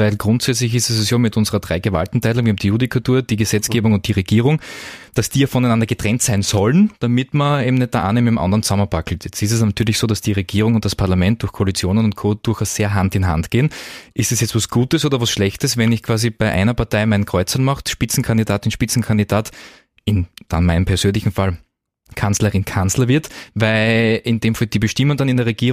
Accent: Austria; Nationalratswahl 2024 bei uns in Österreich.

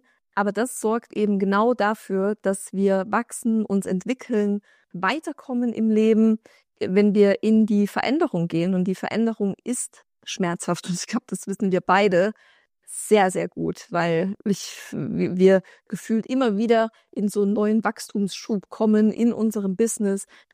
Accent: Germany; wenn ich in Deutschland bin, komme ich in mein Heimatdorf zurück

